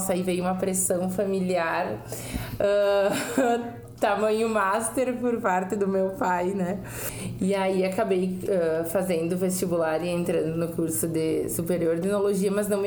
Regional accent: Faria Lemos, Rio Grande do Sul, Brazil; Eu que saí lá de Faria Lemos, recomendo a todos que visitem. Né? Menor, assim, aqui no interior de Bento Gonçalves

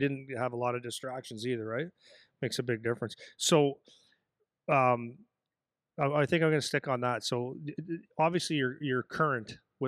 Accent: Sudbury, Ontario, Canada; And the same thing back, I was from Sudbury.

